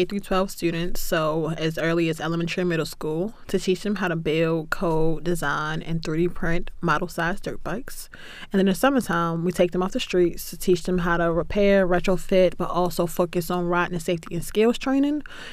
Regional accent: Baltimore, Maryland, United States; For me, I'm from Baltimore. So my sound of summer is a dirt bike.

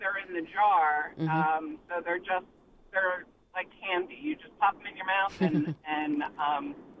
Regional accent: Chatsford, Pennsylvania, United States; now in Baltimore, United States; I am originally from Chatsford, Pennsylvania, and went to school in Kennett Square, which is the mushroom capital of the world.

